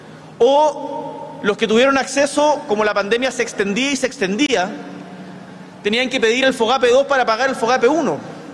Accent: Chile

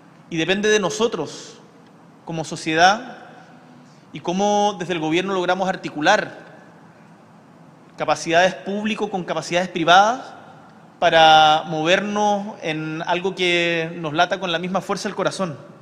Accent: Punta Arenas, Magallanes and Chilean Antarctica, Chile; vivía cuando chico, bueno, toda mi infancia y adolescencia en Punta Arenas, y en Punta Arenas en esa época había muy pocas librerías

